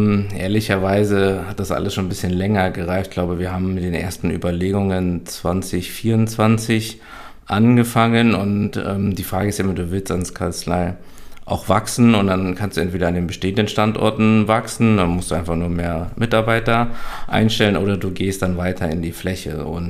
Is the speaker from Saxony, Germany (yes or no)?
yes; Freiberg, Saxony, Germany; ich komme ja gebürtig aus Sachsen. Ich habe also meine Kindheit, Jugend viel in Sachsen auch verbracht, ganz viele Verwandte. Meine Oma wohnen alle noch in Sachsen. Ich bin in Freiberg geboren, auch eine Universitätsstadt.